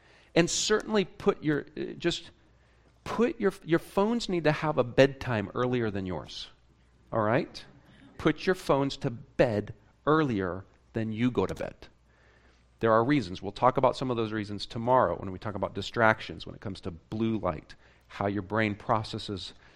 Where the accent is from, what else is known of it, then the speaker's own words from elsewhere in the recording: Oregon, United States; also born or lived in Chicago; I used to live in Chicago, and when I lived there, as you know, as I told you, I grew up in Oregon, so I grew up in the country.